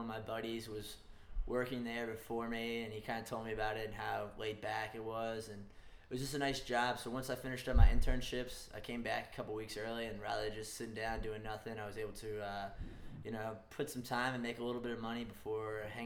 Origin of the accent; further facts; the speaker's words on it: Burke, Virginia, United States; I'm a junior. My dad is a senior, of course. I'm 22 years old. I'm from Burke, Virginia.